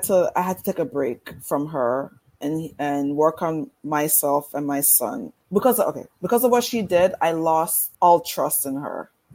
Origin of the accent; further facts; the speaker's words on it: Bronx, New York, United States; So I said, we're from the Bronx, right?